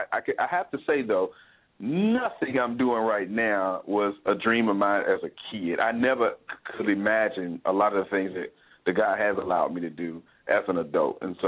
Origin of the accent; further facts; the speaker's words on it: Atlanta, Georgia, United States; I grew up in Atlanta, Georgia, born and raised in the housing projects of Harris Home